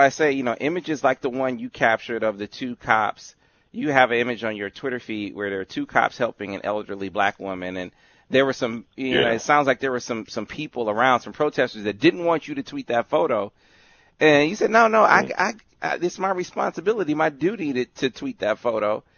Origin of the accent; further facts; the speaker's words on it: Flint, Michigan, United States; sure you've seen the video here in the state of Michigan, where up in Flint